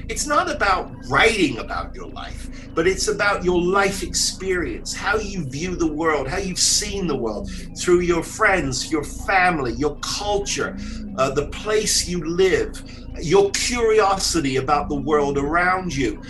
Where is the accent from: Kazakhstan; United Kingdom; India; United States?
United Kingdom; Southend, East of England; literally with me telling him I'm from Southend, you know, I'm an Essex boy, and you know, and British television is very important to me.